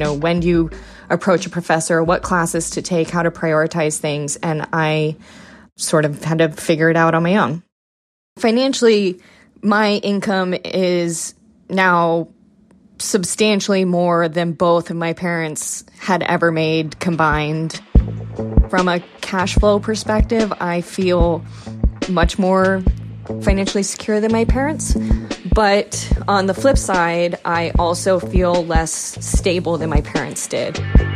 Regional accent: Livermore, California, United States; now in Alameda, United States; I live in Alameda, California, and I'm a lawyer. I grew up in Livermore, California, as an only child to two parents who were high school graduates.

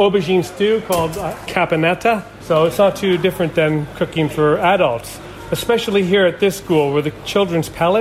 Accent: Canada; I'm from Canada.

